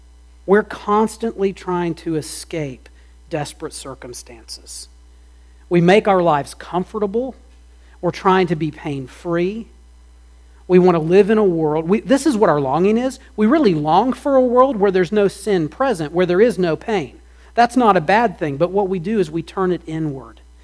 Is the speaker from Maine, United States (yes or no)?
no; Ohio, United States; Growing up in Ohio, tornadoes were not uncommon